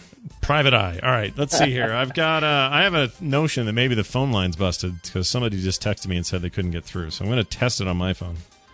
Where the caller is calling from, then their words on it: Kansas City, Missouri, United States; I'm calling from Kansas City.